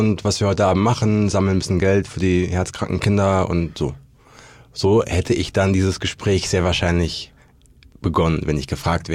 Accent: Berlin, Germany; ich komme aus Berlin.

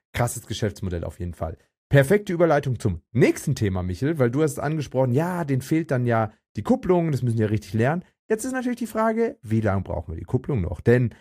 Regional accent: Hamburg, Germany; aus meiner Heimat und Lieblingsstadt Hamburg

